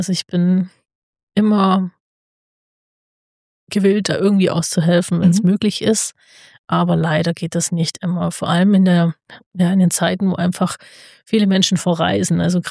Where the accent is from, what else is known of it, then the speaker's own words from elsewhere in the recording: Nürtingen, Baden-Württemberg, Germany; also ich bin aus Nürtingen, also ganz genau Zitzeshausen.